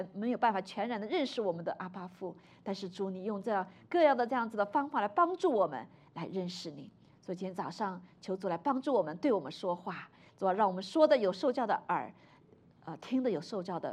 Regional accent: Zhejiang, China; born there; also born or lived in Nanjing; 原来我出生在浙江哈然后我爸爸就到南京军区了去了

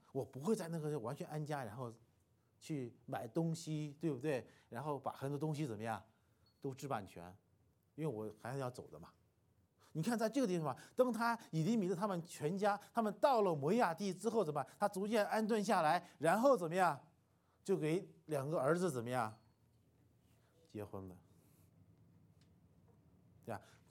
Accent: Shanxi, China; 因为我信主是在中国那个四川，但是我那个时候的我老家是山西的，所以我信主之后呢，因为工作的一些的原因呢，我又回到了我们老家山西

